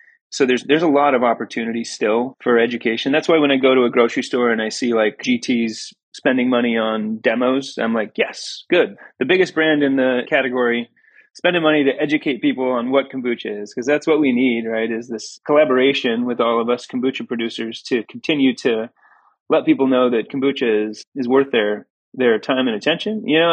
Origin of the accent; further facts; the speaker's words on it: Oregon, United States; I think it's just part of growing up in Oregon, maybe the Pacific Northwest, right?